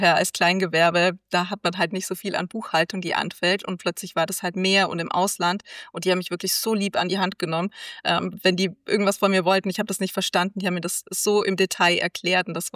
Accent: Germany; dass ich als Deutscher auch woanders gründen kann.

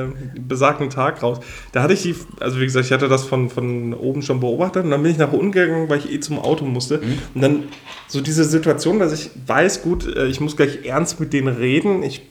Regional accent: Germany; Und ich als Deutscher, ich kann das ja nicht zulassen.

